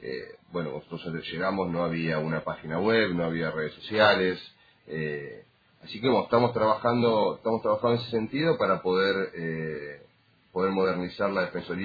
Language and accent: Spanish; Escobar, Buenos Aires Province, Argentina; yo soy nacido y criado en Escobar